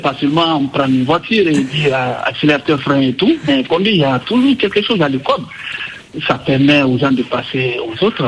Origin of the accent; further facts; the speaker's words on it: Guinea; now in Dakar, Senegal; Je viens de la Guinée-Conakry, comme vous l'avez précisé. Et je suis venu à Dakar pour information.